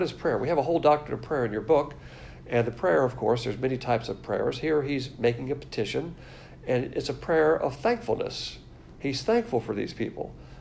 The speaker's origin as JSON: {"language": "English", "region": "the South", "country": "United States", "said": "Now, Paul is not a Southerner, but as a Southerner, I like that word, y'all."}